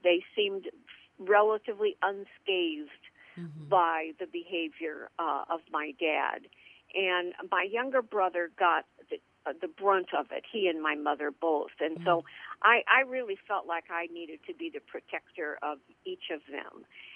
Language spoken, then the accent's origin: English; Lafayette, Indiana, United States; born there; I was born in Indiana, Lafayette, Indiana. And I was the third child in a family of four children